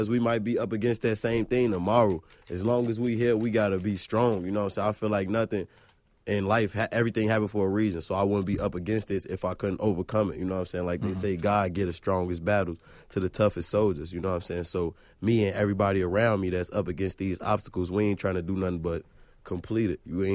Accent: Chicago, Illinois, United States; So me growing up in Chicago, I was 14, 15, still going to school, high school

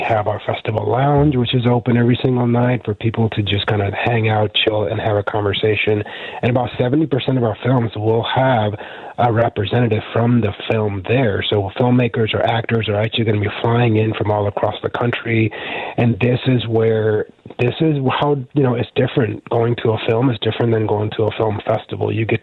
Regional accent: Mississippi, United States; And I grew up in Mississippi, and Emmett Till's name is synonymous with justice, especially Mammy Till's.

